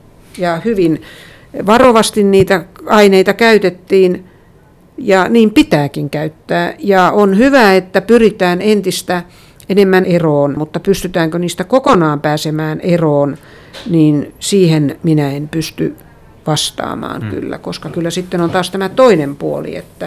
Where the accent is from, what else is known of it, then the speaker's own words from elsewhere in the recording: Lapua, South Ostrobothnia, Finland; kyllä mun juuret on edelleen siellä Lapualla ja Pohjanmaalla.